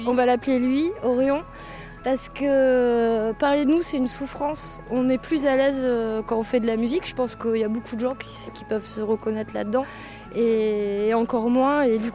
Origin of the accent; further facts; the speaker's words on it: Nantes, Pays de la Loire, France; now in Bordeaux, France; Moi, je suis nantaise